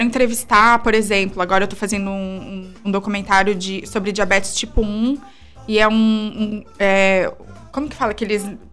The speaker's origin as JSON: {"language": "Portuguese", "town": "Criciúma", "region": "Santa Catarina", "country": "Brazil", "tie": "born or raised there", "also_born_or_lived": "Florianópolis", "accent": "Criciúma", "said": "É, não, eu cresci aqui em Criciúma e voltei pra Floripa. E sempre fico no limbo, tipo, da onde que eu sou e acabo falando Floripa porque foi onde eu nasci. Mas eu realmente, o meu sotaque é de Criciúma."}